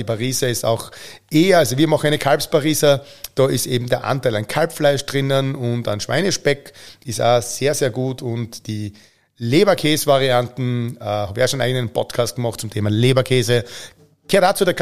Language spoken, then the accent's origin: German; Austria; sind aber auch bei uns in Österreich oder bei uns in der Fleischerei Buchberger sehr populär.